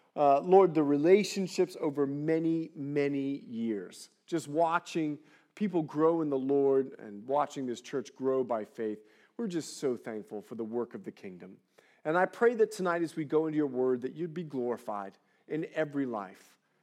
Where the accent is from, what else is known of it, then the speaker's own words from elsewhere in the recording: Bahamas; now in California, United States; I grew up in the Bahamas. You know my story. And so I'm trying to raise my son to do the very same thing. Now, we've moved to California.